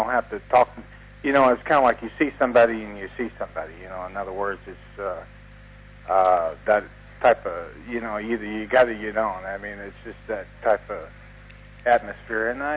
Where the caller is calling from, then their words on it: Thousand Oaks, California, United States; I'm in Thousand Oaks, California.